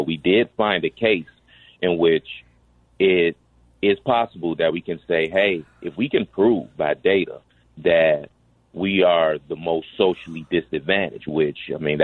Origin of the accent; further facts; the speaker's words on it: Englewood, United States; I grew up in Englewood